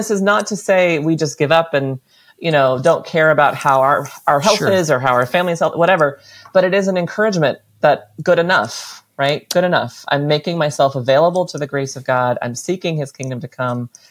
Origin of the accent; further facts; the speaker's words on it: United States; so much of my identity, especially I think as an American, is wrapped up in producing stuff and consuming stuff.